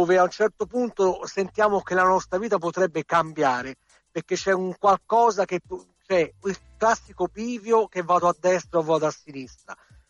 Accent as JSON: {"language": "Italian", "town": "Prato", "region": "Tuscany", "country": "Italy", "said": "me lo sono stampato regolarmente da un mio amico che ha una tipografia qui a Prato, che io sono di Prato."}